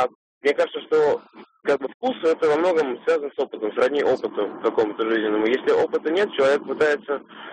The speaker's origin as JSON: {"language": "Russian", "region": "Moscow", "country": "Russia", "said": "студент из Москвы."}